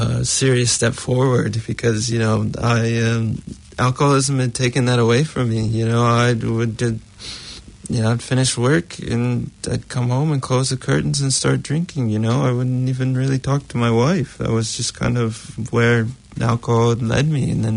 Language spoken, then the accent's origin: English; United States; I'm American